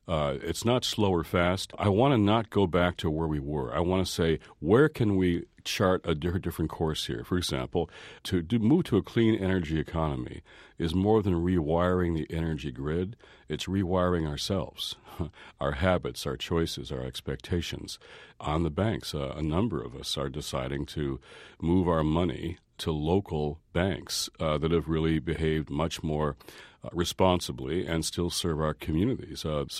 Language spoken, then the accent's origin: English; Detroit, Michigan, United States; I'm from Detroit.